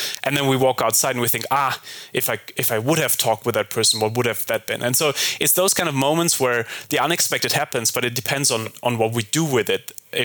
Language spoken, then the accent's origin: English; Heidelberg, Baden-Württemberg, Germany; So I grew up in Heidelberg and you know, it's a very cozy city